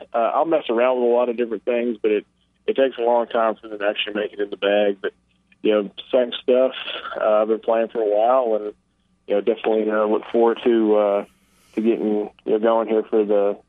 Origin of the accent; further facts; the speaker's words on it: New England, United States; born there; now in Scottsdale, United States; I was born in New England and proud Patriots, Red Sox, and, you know, just New England sports fan in general.